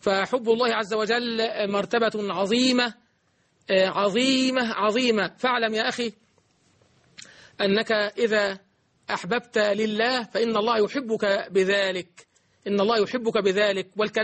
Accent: Egypt; اللهم اجعل بلدنا مصر بلدا أمن وأمان،

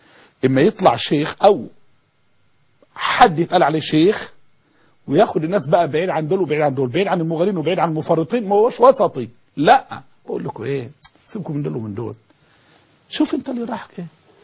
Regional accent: Egypt; ولذلك أنا ما بنظر حتى للبيئة عندنا في مصر، لا أراها بيئة مستوية على الإطلاق

